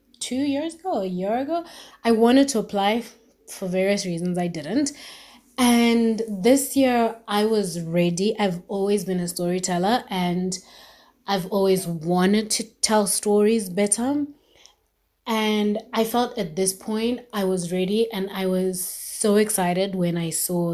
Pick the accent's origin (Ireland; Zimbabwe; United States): Zimbabwe; I'm from Zimbabwe.